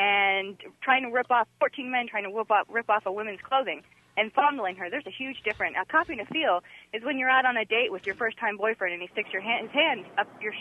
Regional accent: Queens, New York, United States; my father and me were born and raised in Queens, New York, in the middle of it all.

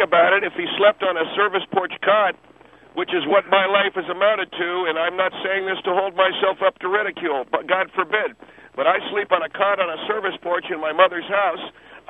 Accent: United States; I am an American, a Republican.

